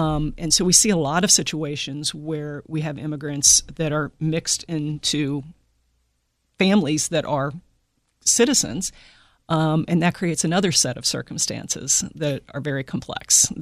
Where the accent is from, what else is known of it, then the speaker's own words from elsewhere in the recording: Midwest, United States; You know, where I grew up in the Midwest, we ate meat and potatoes.